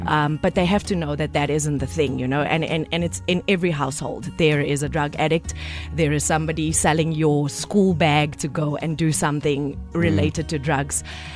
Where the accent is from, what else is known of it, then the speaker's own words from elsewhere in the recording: Eldorado Park, Gauteng, South Africa; Yeah, I grew up in Eldorado Park.